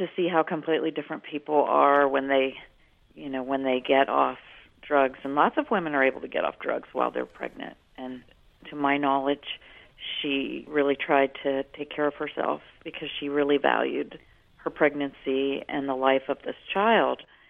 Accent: Ohio, United States; But I came from Ohio, and I came from a place where there are vast amounts of periods where you do not see the sun.

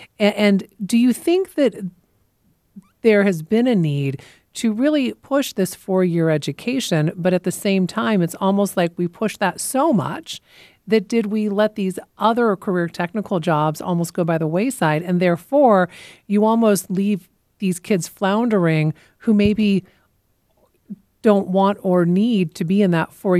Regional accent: Washington, United States; You know, I grew up in Western Washington, and when you talk about mills and you talk about timber, I mean, that was the lifeblood of the county that I grew up in.

